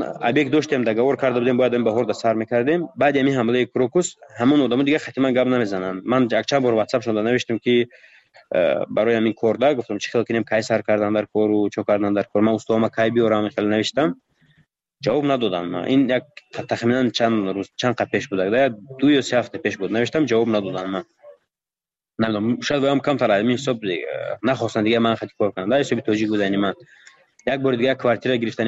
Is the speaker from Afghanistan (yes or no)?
no; Tajikistan; من گفتم من تاجیکم گفتم از تاجیکستانم